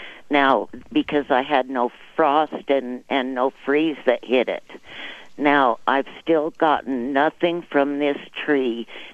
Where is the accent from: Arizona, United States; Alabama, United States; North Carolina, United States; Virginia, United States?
Arizona, United States; Lehigh; I'm originally from Lehigh